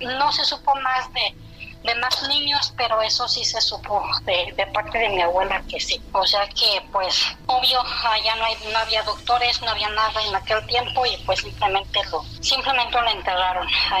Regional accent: Mexico City, Mexico; nosotros ya nos fuimos para la ciudad. Bueno, siempre vivimos en la ciudad, nacimos en el DF, pero mi mamá es de acá del estado de Querétaro.

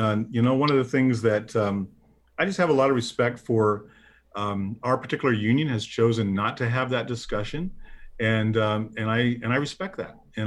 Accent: Midwest, United States; You know, I'm a Midwesterner, yeah. And I'm a pretty conservative Midwestern guy.

